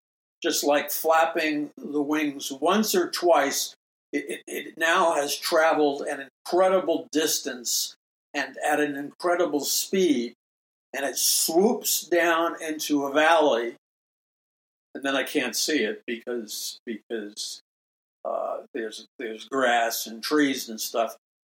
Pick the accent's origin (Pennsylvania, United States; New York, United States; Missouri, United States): New York, United States; New York City; I mean, I grew up in New York City. The only thing there were stupid pigeons.